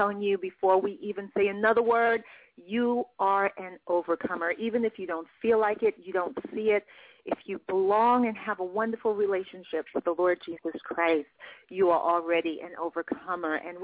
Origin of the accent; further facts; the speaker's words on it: Brooklyn, New York, United States; located stemming out of Brooklyn, which is my hometown borough